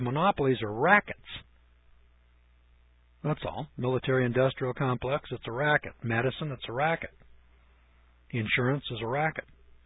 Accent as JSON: {"language": "English", "region": "California", "country": "United States", "said": "Now I'm from California too."}